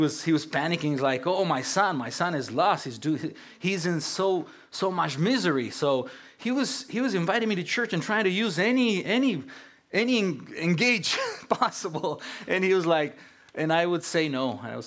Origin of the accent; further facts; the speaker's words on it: Romania; born there; English is a second language; So yes, I was born in Romania. And the fun part of today is that I'm going to preach in my third language.